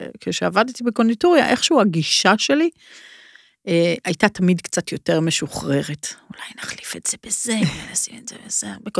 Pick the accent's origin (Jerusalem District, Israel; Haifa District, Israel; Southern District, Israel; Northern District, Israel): Haifa District, Israel; Krayot; moved away as an adult; now in Tel Aviv, Israel; כשעברתי לתל אביב מהקריות, אני גדלתי בקריות, עברתי לתל אביב